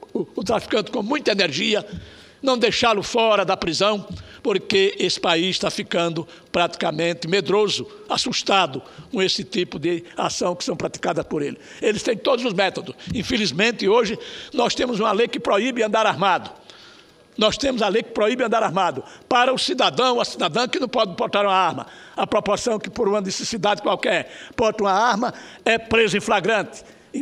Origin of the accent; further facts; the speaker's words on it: Alagoas, Brazil; lá no meu estado de Alagoas, que é um dos melhores pedaços de terra do Nordeste.